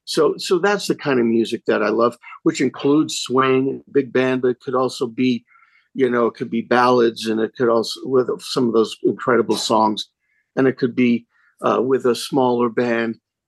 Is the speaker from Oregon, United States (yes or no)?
no; New York, United States; And I grew up in New York, so I grew up with winters.